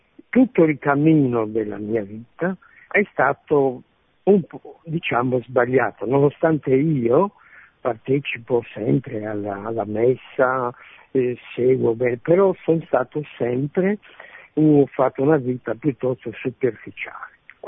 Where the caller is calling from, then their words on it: Cagliari, Sardinia, Italy; siamo da Cagliari.